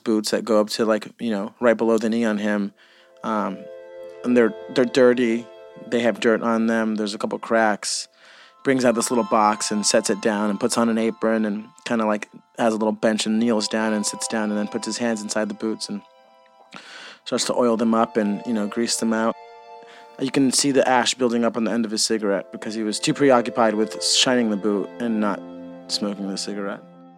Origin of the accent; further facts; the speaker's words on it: Norwalk, California, United States; I grew up in Norwalk, California. It's a small little town. It's changed a lot. I haven't been there since 2005 when I graduated high school.